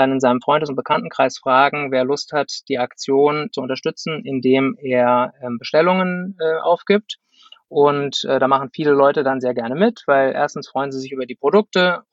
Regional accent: Freiburg, Baden-Württemberg, Germany; ich bin 38 Jahre, bin Freiburger

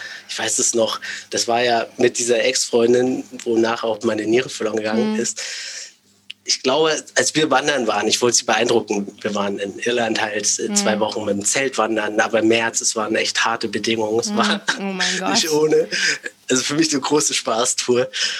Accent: Thuringia, Germany; also ich bin auf dem Dorf groß geworden in Thüringen.

